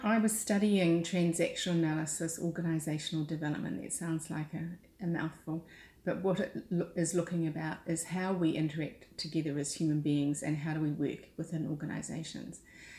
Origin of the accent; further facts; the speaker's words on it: Wellington, New Zealand; So I come from the Wairarapa, so my family actually originate from Scotland, from Ireland and from England, and we've been in the Wairarapa for a long time now in terms of our family.